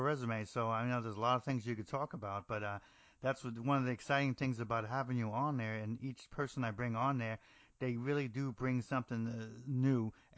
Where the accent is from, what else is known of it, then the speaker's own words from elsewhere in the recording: New Jersey, United States; Well, I'm originally from New Jersey, so I don't think we're too far away from a lot of these things, okay?